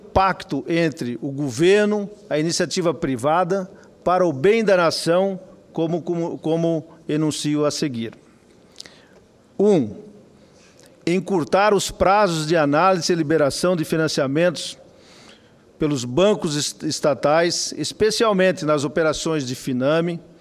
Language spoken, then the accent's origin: Portuguese; Brazil; como senador, como produtor, como brasileiro